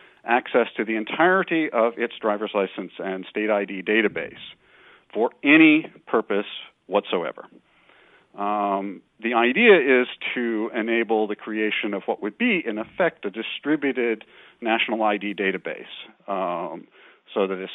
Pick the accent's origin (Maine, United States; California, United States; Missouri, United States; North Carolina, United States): California, United States; Now, for example, I'm from California.